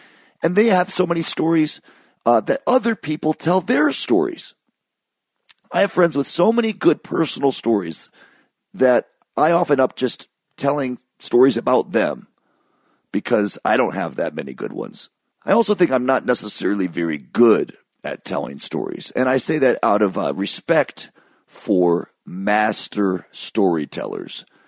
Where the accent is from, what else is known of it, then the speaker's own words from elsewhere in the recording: Ann Arbor, Michigan, United States; moved away as an adult; now in New York City, United States; Well, I moved from Ann Arbor, Michigan, where I spent most of my young years, age 4 to 18. I moved from there to New York City at age 18.